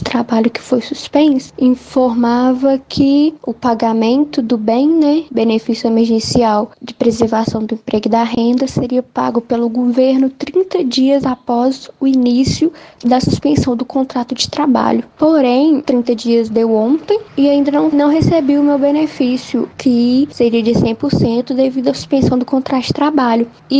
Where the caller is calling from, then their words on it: Belo Horizonte, Minas Gerais, Brazil; sou do estado de Minas Gerais, cidade de Belo Horizonte.